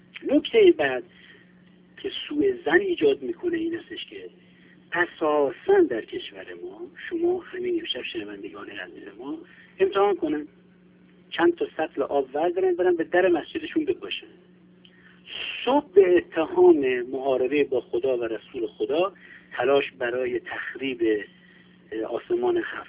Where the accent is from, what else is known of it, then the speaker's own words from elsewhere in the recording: Abadan, Khuzestan, Iran; من بچه آبادانم به هموطنهای همشهرهای خودم گل میزنم